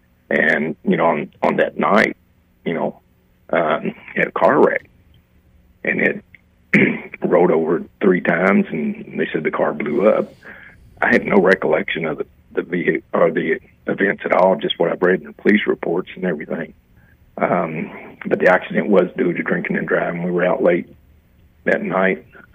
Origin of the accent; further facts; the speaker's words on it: Marlboro, Kentucky, United States; also born or lived in Fort Knox; I grew up in Meade County, right there in the little city of Marlboro, right outside of Fort Knox. I was born in Fort Knox and everything.